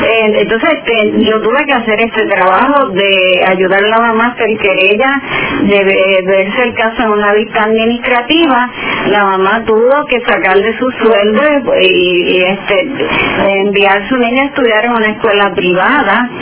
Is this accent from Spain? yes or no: no; Lares, Puerto Rico; eso fue en mi pueblo, mi maravilloso pueblo de Lares.